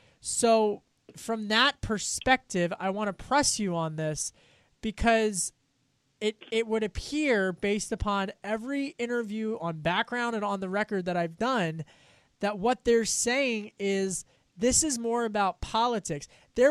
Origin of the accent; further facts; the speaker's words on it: Pennsylvania, United States; But, you know, I just go back to growing up in Delco.